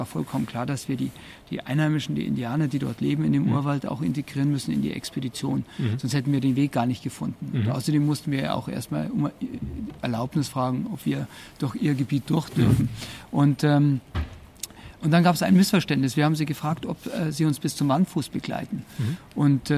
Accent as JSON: {"language": "German", "town": "Garmisch-Partenkirchen", "region": "Bavaria", "country": "Germany", "tie": "born or raised there", "said": "Ich bin in Garmisch-Partenkirchen aufgewachsen, also die Arena war das Gebirge, waren die Alpen."}